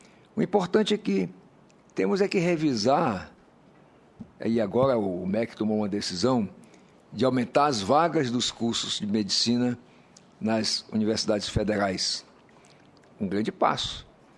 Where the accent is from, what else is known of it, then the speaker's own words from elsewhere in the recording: Roraima, Brazil; born there; Eu sou nascido em Roraima, me formei em Belém do Pará, voltei para Roraima, exerci minha profissão o tempo todo lá